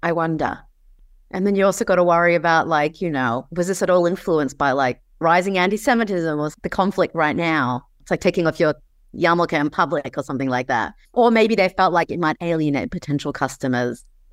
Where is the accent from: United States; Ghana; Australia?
Australia; I grew up in Australia.